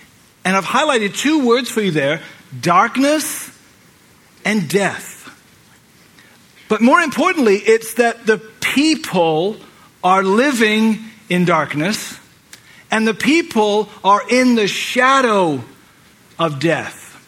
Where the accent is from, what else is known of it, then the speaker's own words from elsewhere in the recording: England, United Kingdom; One of the traditions that we had as I was growing up in England was every year we would watch a Christmas carol.